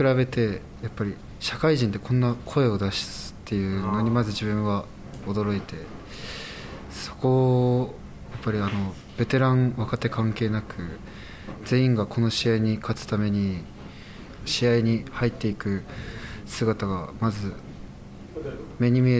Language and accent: Japanese; Aichi, Japan; 出身愛知県です。